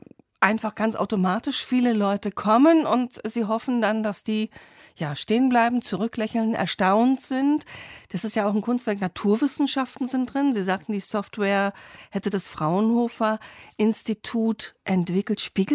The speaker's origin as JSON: {"language": "German", "region": "Hamburg", "country": "Germany", "said": "Ich bin Hamburgerin"}